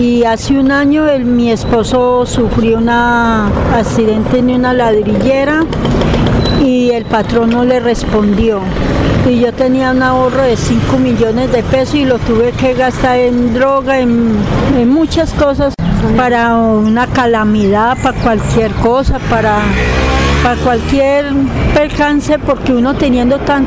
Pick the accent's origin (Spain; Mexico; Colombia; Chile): Colombia; Antioquia; now in Huila, Colombia; soy antioqueña. Hace 26 años vivo aquí en el Huila, tengo 10 hijos